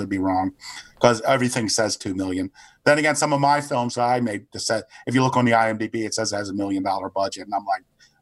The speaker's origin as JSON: {"language": "English", "town": "Baltimore", "region": "Maryland", "country": "United States", "said": "hey, I'm from Baltimore, man."}